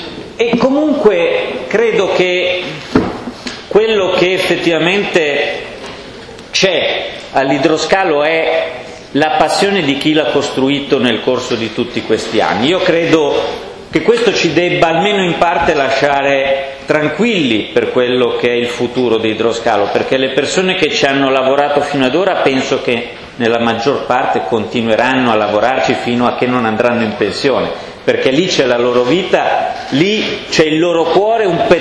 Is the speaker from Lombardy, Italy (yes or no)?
yes; Milan, Lombardy, Italy; Sono di Milano città e l'idroscalo sta dalla parte opposta dove abito io